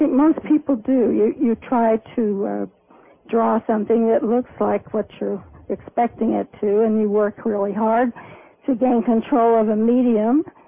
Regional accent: College Station, Texas, United States; born there; I was born in Texas at College Station. My father was an Army officer, and he was stationed there.

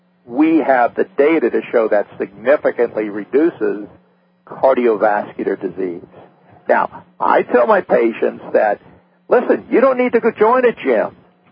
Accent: Miami, Florida, United States; I know as a kid growing up in Miami, we used to run around in school and ride our bikes

